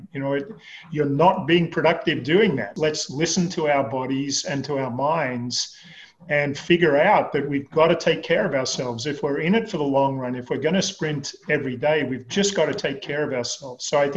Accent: Canberra, Australian Capital Territory, Australia; I grew up in Canberra, I went to the local university in Canberra

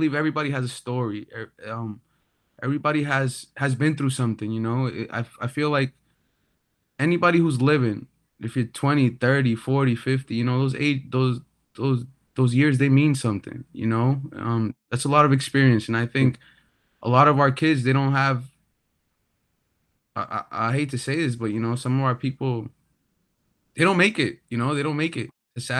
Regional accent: Chelsea, Massachusetts, United States; I'm from Chelsea, Massachusetts

